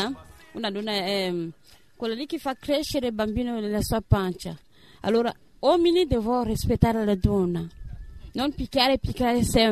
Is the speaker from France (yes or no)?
no; Cameroon; Italian is a second language; now in Italy; Dal Camerun.